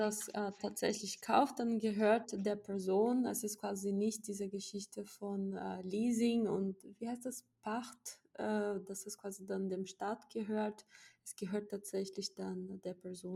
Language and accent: German; Brazil; German is a second language; ich komme aus Brasilien, ich weiß, wie das ist